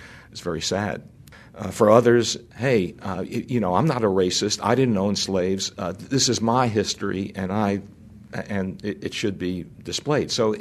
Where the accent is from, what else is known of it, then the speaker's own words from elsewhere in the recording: Brooklyn, New York, United States; just like we felt growing up in Brooklyn that Washington had my back.